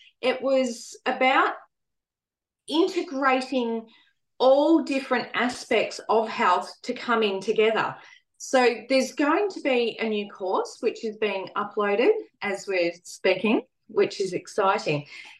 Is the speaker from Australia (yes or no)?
yes; Australia; born there; I'm in Australia at the moment. I'm Australian born, but we quite often travel for various work purposes.